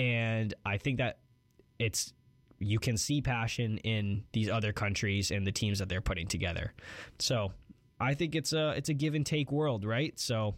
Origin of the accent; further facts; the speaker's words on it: Canada; Obviously, I as a Canadian, I need Canada to win.